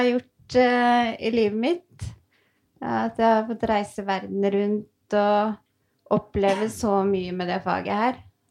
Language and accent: Norwegian; Tyristrand, Buskerud, Norway; jeg kommer fra Tyristrand, en liten bygd utenfor Hønefoss, som verdens peneste sted.